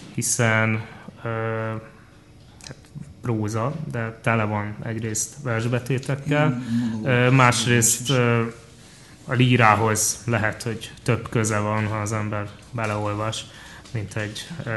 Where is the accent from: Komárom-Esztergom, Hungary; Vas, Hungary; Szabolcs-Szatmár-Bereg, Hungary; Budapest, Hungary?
Budapest, Hungary; Ugye budapesti vagyok, de miskolci kötődéseim irodalomban eltagadhatatlanok.